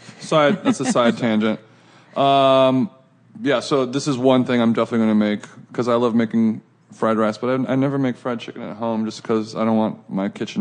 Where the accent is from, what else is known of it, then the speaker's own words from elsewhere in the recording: California, United States; No, I'm from Orange County.